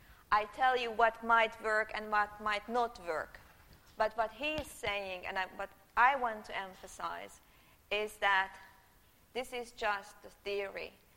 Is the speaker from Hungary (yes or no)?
yes; Hungary; English is a second language; now in Finland; I'm not a Finn. Nope. I'm from Hungary, so I'm a Hungarian in a way, yeah.